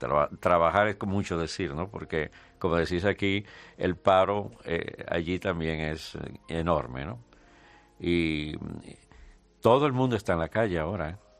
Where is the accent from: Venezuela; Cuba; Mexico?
Venezuela; Maracaibo, Zulia; yo soy de Maracaibo, al occidente, totalmente al otro extremo de Venezuela